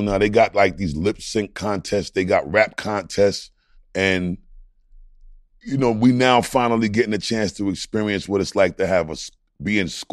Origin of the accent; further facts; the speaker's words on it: Brooklyn, New York, United States; And I'm saying to myself, I'm from Brooklyn.